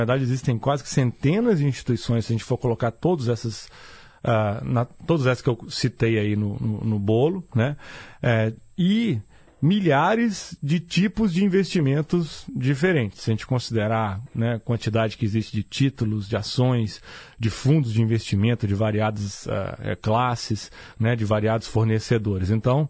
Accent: Minas Gerais, Brazil; a gente é mineiro, a gente é desconfiado

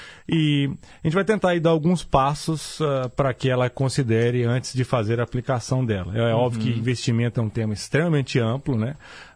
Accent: Minas Gerais, Brazil; a gente é mineiro, a gente é desconfiado

